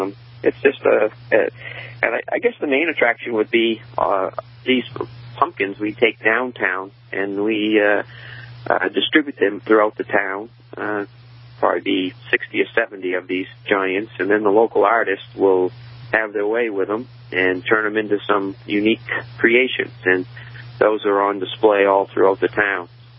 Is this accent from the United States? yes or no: yes; Maine, United States; accent: Maine; I knew my main accent would get in the way.